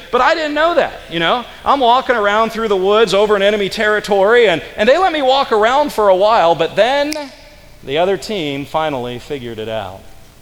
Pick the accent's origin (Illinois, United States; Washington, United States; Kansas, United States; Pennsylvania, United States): Pennsylvania, United States; I did. I grew up in Pennsylvania. I'm a native Pennsylvanian, western Pennsylvania, over near the Pittsburgh side.